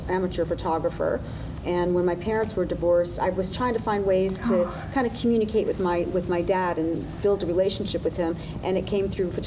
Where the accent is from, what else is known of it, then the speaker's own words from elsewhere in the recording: Slave Lake, Alberta, Canada; raised in country music, growing up in Slave Lake, Alberta.